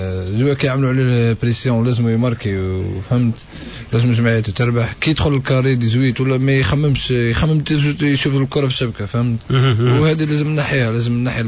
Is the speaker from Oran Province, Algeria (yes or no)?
yes; Oran, Oran Province, Algeria; اصحابي مازال قاعدين يشجعوا فيا في وهران وفي حومتي